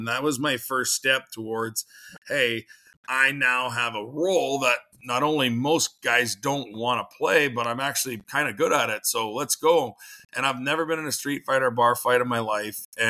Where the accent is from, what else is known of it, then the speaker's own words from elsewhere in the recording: Moose Jaw, Saskatchewan, Canada; I'm from Moose Jaw, Saskatchewan